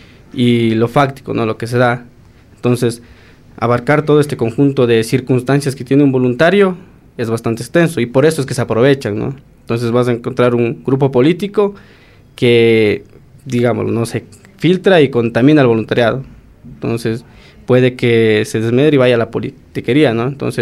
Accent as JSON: {"language": "Spanish", "country": "Ecuador"}